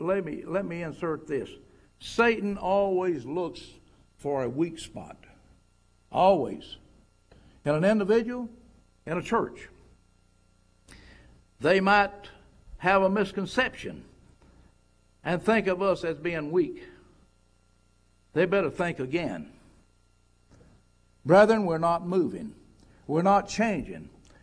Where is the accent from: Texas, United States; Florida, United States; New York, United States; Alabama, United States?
Alabama, United States; Huntsville; I'm from Huntsville, Alabama. It's a high-tech city, Rocket City, home of Dr. Wannar von Braun, the one man that put us on the moon.